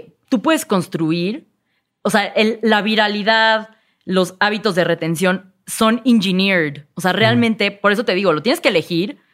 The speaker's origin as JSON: {"language": "Spanish", "country": "Mexico", "said": "Hey, I'm an entrepreneur from Mexico. No, uh-huh, soy emprendedora mexicana."}